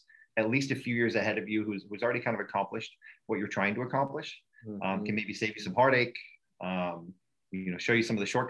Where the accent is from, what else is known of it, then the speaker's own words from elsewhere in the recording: Colorado Springs, Colorado, United States; settled in Colorado, where kind of grew up there from middle school on. And, once I grew up in Colorado Springs, and once I was old enough to pay my own bills, moved to Denver